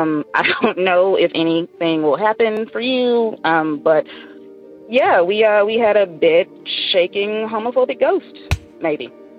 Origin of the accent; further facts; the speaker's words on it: the South, United States; now in Seattle, United States; Hey, Tony … I'm calling from Seattle, but I'm originally from the South.